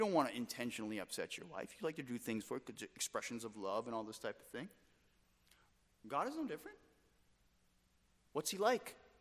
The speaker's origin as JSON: {"language": "English", "country": "United States", "said": "We like to think as Americans it's our divine right. As Americans, it's like, you know, I'm an American citizen."}